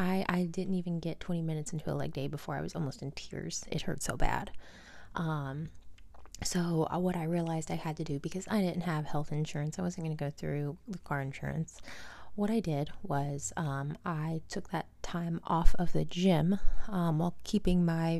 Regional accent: Tennessee, United States; also born or lived in Georgia; when I moved back home to Tennessee from Georgia

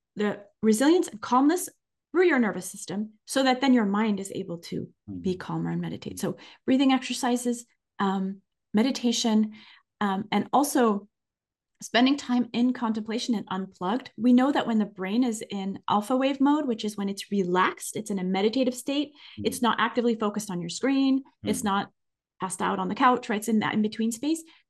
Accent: France; now in United States; When I came from France to the US and I realized that in the US, people are not so negative

